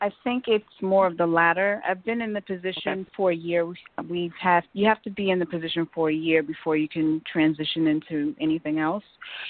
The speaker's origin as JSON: {"language": "English", "town": "New York City", "region": "New York", "country": "United States", "tie": "born there", "said": "I was born in the Bronx."}